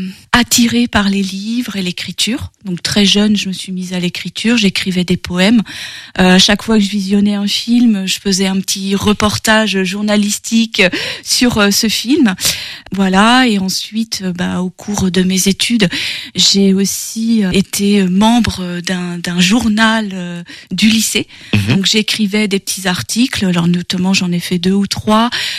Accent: Poitiers, Nouvelle-Aquitaine, France; now in Saint-Sylvain-d'Anjou, France; j'habite à Saint-Sylvain-d'Anjou, mais je suis originaire de la Vienne et plus précisément de Poitiers.

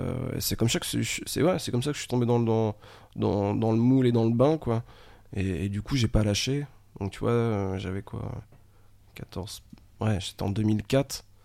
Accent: Nantes, Pays de la Loire, France; Moi, je suis nantais de base, et j'ai commencé j'étais en internat en fait dans un collège sur Nantes

